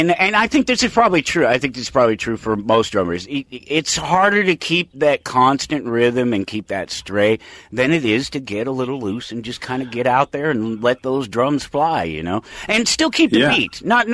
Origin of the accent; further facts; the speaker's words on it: Denver, Colorado, United States; So, I'm from Denver, Colorado.